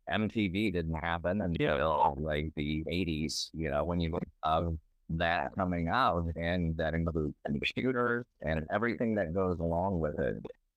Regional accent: Chicago, Illinois, United States; I grew up in Chicago. My one side of the family, my dad's side, were Italian immigrants. The other side has been here for a while. I grew up in the 70s and 80s.

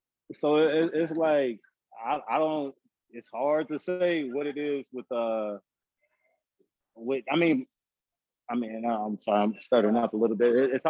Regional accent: Waterloo, Iowa, United States; Here I am coming from Waterloo, who around the state is notorious for being the ghetto.

